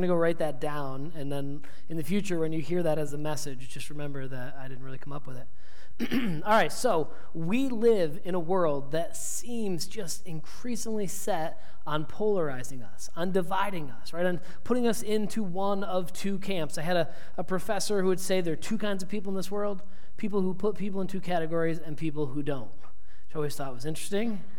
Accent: Maine, United States; I'm from Maine. I live with my grandparents in the summer, and we would watch the Red Sox every night.

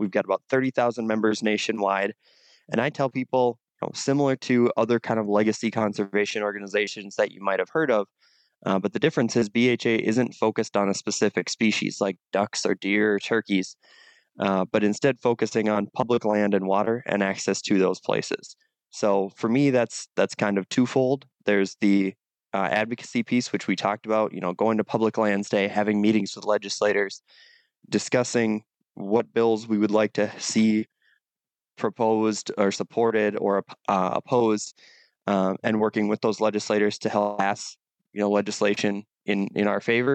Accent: Minnesota, United States; I grew up in East Central Minnesota, and for me, the wild places were actually up in the Iron Range.

